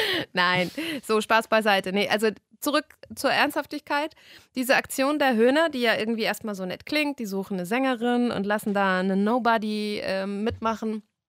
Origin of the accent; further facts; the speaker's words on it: Bavaria, Germany; ich bin keine Original-Rheinländerin. Ich bin aus Bayern zugezogen.